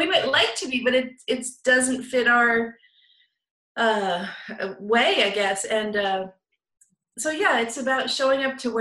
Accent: Seattle, Washington, United States; now in Oregon, United States; Well, I grew up in Seattle, which is not, you know, wasn't a very big city at that time.

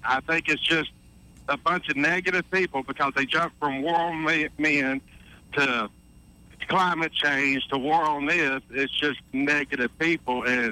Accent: the South, United States; I was raised in the South.

